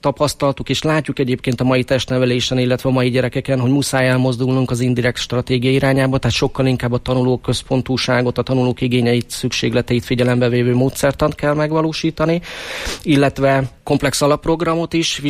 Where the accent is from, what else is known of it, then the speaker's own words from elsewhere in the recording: Balassagyarmat, Nógrád, Hungary; idén lesz a 40. Palóc triatlon Balassagyarmaton szülővárosomban